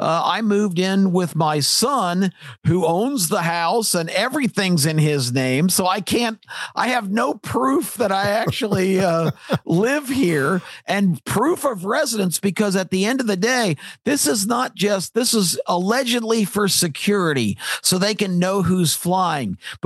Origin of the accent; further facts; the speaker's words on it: Washington, District of Columbia, United States; born there; I remembered what hospital I was born in Washington, D.C., Providence Hospital.